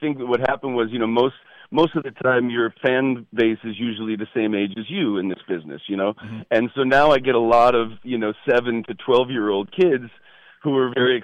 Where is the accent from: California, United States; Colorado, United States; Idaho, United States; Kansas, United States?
California, United States; Hollywood; I grew up in Hollywood, so I know that right around that sixth or seventh season is usually when the creativity dies down